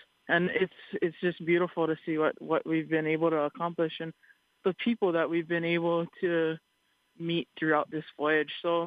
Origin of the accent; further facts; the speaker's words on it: Hawaii, United States; For me, growing up in Hawaii, we never see the leaves change.